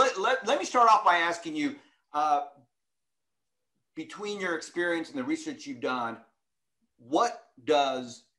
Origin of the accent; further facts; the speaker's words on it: Texas, United States; And it just so happens that Jen is from Texas, and I was raised in Texas. So we're already off to a great start.